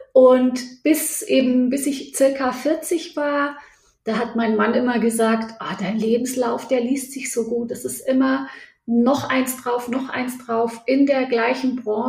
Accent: Baden-Württemberg, Germany; now in Frankfurt am Main, Germany; ich komme ursprünglich aus Baden-Württemberg, aus dem Stuttgarter Raum, aus so einem 40.000 Menschen Ort, ich weiß gar nicht, ob man das Dorf, Stadt oder was man das nennt, aber sehr klein auf jeden Fall. Genau, und dann sind wir in die große Stadt Frankfurt am Main gezogen

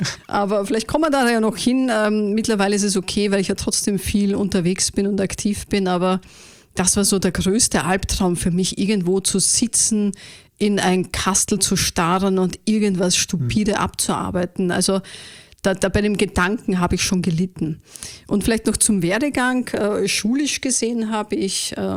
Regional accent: Vienna, Austria; Deutschen hören es ja, die Österreicher hören es nicht, weil ich doch versuche, nicht wienerisch zu sprechen, also nicht das Klassische. Ich bin ein echtes Wiener Madel, wie du so schön sagst. Groß geworden in Wien.

